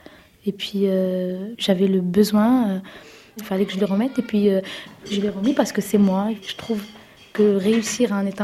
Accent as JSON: {"language": "French", "country": "France", "said": "je suis française"}